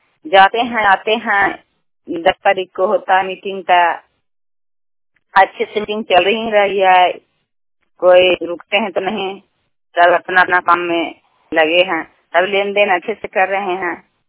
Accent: Rampur, Bihar, India; मुदरसा पंचायत के रहने वाली हूँ, रामपुर थाना के रहने वाली हूँ।

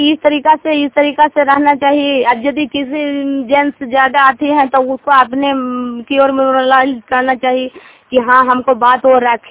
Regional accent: Sherpur, Bihar, India; शेरपुर गांव से, हरनौत प्रखंड।

